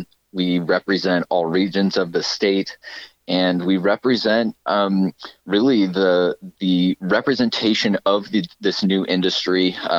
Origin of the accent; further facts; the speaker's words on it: Topeka, Kansas, United States; We are registered at the address in Topeka, which is where I am located. I'm from Topeka originally. I come from a long line of civil servants and farmers myself. And I'm from the capital city, Topeka, and that's where we're at.